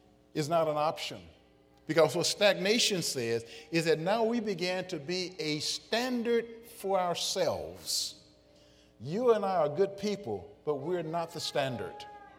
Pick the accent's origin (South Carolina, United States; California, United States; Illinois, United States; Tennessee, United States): Illinois, United States; Chicago; I remember growing up in Chicago, and our landlady, no kin to me, but our landlady looked at this little kid and said, "Boy, you need to go to church."